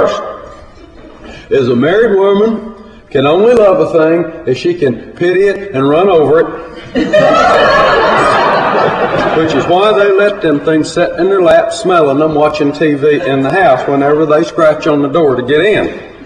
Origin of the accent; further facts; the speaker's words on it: the South, United States; I'm from the South. I grew up not believing dogs are supposed to be inside the house.